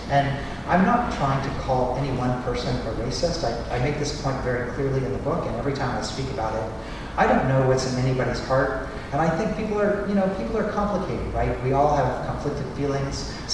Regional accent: Missouri, United States; when I grew up in Missouri, it was really hard to get a gun.

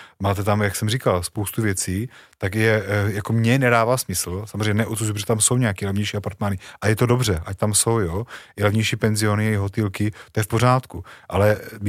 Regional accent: Bratislava, Bratislava Region, Slovakia; moved away; also born or lived in United States; protože já jsem se narodil v Bratislavě, žili jsme v Bratislavě

